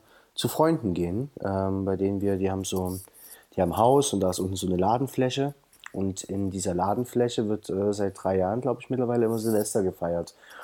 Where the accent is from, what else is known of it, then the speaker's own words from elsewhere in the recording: Chemnitz, Saxony, Germany; born there; Genau, gebürtiger Karl-Marx-Städter sogar.